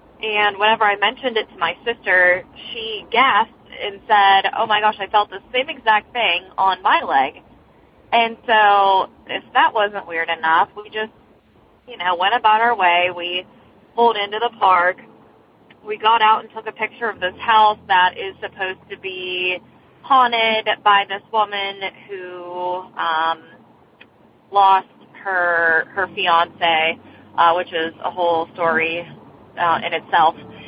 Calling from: Beaver, Pennsylvania, United States; I'm calling from Beaver, Pennsylvania.

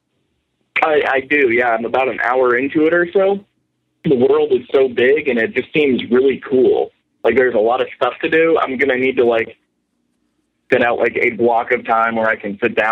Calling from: Massachusetts, United States; I'm calling from Massachusetts.

